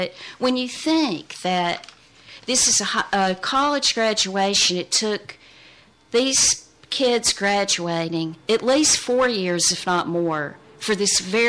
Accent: Southern United States, United States; I grew up in the South and went to church, you know, in Sunday school every Sunday

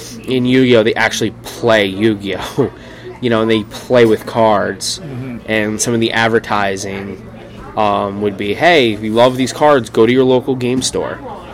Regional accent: Cairo, New York, United States; I'm from Caro.

